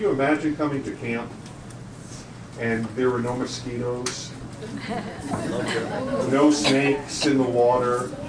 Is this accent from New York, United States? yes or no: yes; New York City, New York, United States; I grew up in New York City. I live just a few minutes outside of Manhattan now.